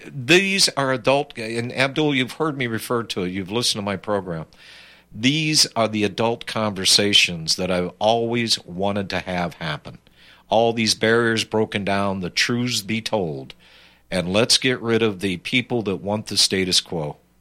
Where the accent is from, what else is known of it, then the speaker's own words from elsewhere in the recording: Pennsylvania, United States; And You know, I'm from Pennsylvania. I was born just east of Pittsburgh.